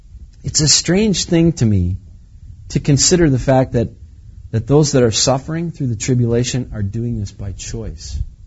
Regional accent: Menasha, Wisconsin, United States; I lived on Little Lake Butamore. I grew up on Little Lake Butamore in Menasha.

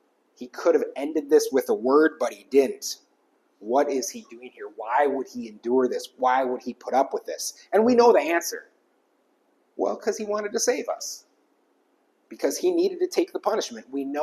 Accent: United States; because, you know, as an American, I made my notes in pounds

